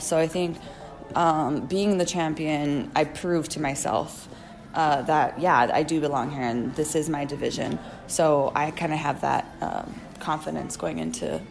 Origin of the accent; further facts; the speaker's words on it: Hawaii, United States; moved away; Being up here in the mainland, you know, there was, it almost made my identity stronger as a Hawaiian just because there weren't as many up here.